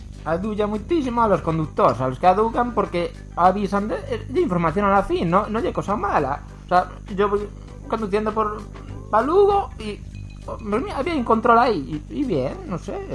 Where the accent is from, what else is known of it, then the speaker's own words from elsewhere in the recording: Cacheiras, Galicia, Spain; yo vengo de Cacheiras, bueno, grito desde allí que llevo mi lugar